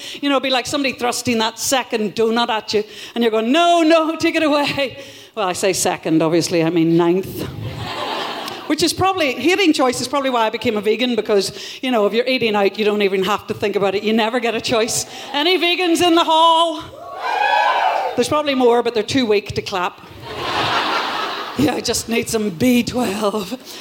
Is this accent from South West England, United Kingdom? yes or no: no; Northern Ireland, United Kingdom; Northern Ireland was as British as Finchley. Clearly that is a load of bollocks. We speak differently, we've got a different accent, we use different words.